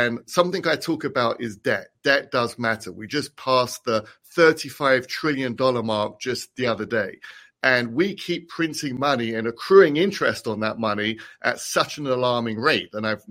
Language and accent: English; London, United Kingdom; I grew up in London under the Maggie Thatcher ruling.